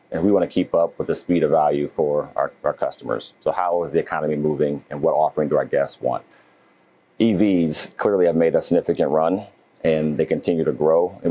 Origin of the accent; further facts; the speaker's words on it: Omaha, Nebraska, United States; It's great to be back in Omaha, my hometown.